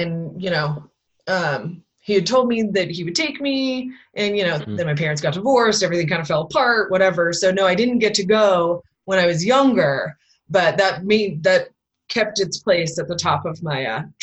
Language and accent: English; Salt Lake City, Utah, United States; also born or lived in North Dakota; I actually was born and raised in Utah, and then I moved to North Dakota when I was 20.